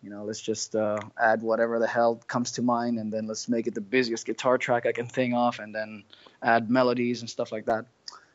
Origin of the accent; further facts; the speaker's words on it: Australia; Obviously, being an Aussie, I was a sideman